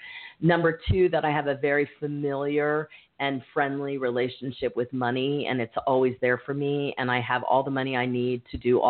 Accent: Kansas, United States; I grew up in Kansas.

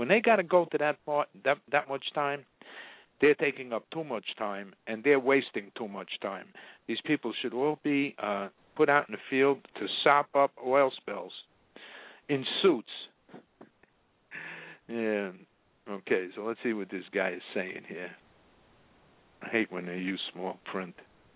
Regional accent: New York City, New York, United States; I grew up in New York City where the Hudson meets the Harlem River

